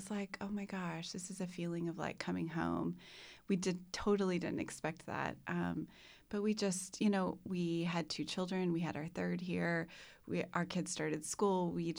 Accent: Tyler, Texas, United States; I went to Baylor in 1997, but I grew up mainly in Tyler, and we would vacation in Kerrville, like a lot of people.

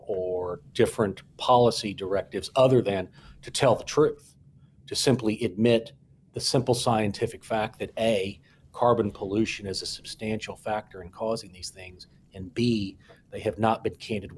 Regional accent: Texas, United States; So, you know, I come from Texas. Texas, too, is a big oil state, obviously.

